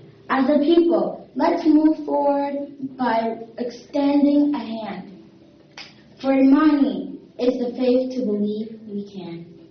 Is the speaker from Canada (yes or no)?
no; Nigeria; I am from Nigeria.